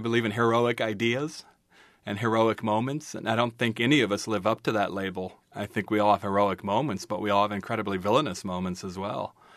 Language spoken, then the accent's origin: English; Washington, United States; I'm still essentially a Spokane Coeur d'Alene Indian, but I'm also from Washington State. I'm also from the Pacific Northwest. I'm also an American.